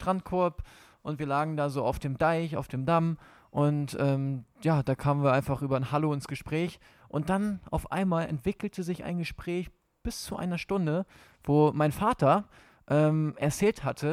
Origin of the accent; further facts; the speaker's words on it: Schleswig-Holstein, Germany; weil ich komme aus Schleswig-Holstein, von der Ostsee- und Nordseeküste dazwischen.